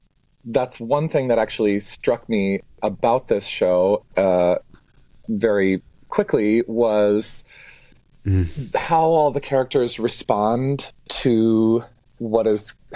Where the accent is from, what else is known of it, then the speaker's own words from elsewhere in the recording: Minnesota, United States; I grew up north of St. Cloud and went to St. Olaf College in Northfield. So I'm Minnesotan, born and bred through and through.